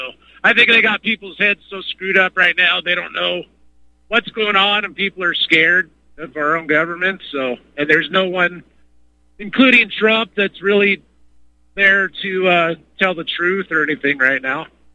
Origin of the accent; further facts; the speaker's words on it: Washington, United States; I mean, I grew up in the Seattle area. We've never had fires out of control like they have now.